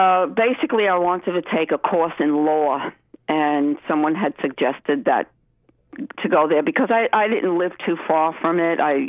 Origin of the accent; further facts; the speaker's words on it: Brooklyn, New York, United States; I grew up in Brooklyn. I lived in Brooklyn for probably, well, until Peter and I was probably 25 or 26 when I left Brooklyn, moved to Manhattan.